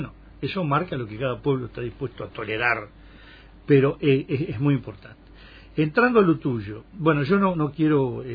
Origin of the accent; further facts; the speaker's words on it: Uruguay; a mí, como uruguayo, me parece un error